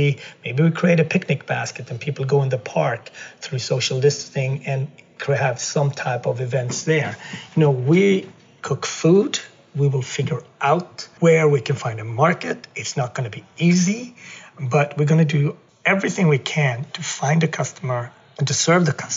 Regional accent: Sweden; moved away as an adult; now in United States; I was raised in Sweden, and I choose to come to America as an immigrant. That's just that. I did not come here as a refugee. I came here as an immigrant.

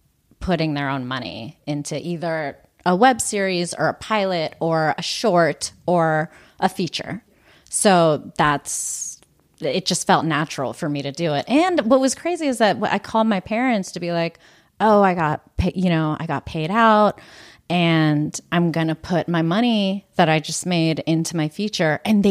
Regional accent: Pittsburgh, Pennsylvania, United States; And yeah, growing up in Pittsburgh was actually really great.

